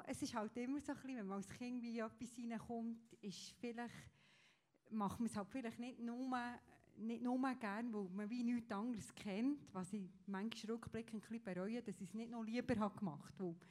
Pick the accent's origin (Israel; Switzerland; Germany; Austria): Switzerland; Bern; Also ich bin in Gass aufgewachsen, neben dem Bremgartenwald.